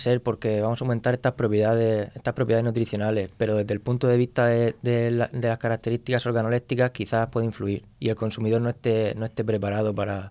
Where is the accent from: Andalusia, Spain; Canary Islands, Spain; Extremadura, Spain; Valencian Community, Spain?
Valencian Community, Spain; Orihuela; No, yo soy de Orihuela.